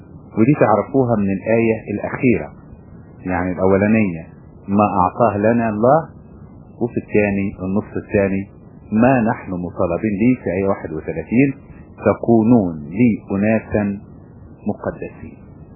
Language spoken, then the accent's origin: Arabic; Egypt; ويمكن لغايه دلوقتي عندنا في مصر بالذات